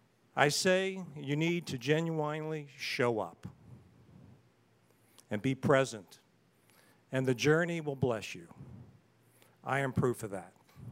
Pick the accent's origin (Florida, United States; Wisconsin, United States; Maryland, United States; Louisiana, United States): Maryland, United States; Baltimore; born there; I was born in Baltimore, Maryland, raised by a stay-at-home mom, a father who worked hard as a machinist and played hard.